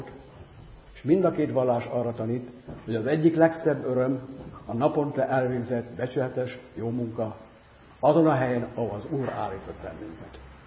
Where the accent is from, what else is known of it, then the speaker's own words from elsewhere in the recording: Kapuvár, Győr-Moson-Sopron, Hungary; Hasonlóan van ez odahaza Kapuváron nálunk is. Ott mindkét vallás szórványgyülekezetben él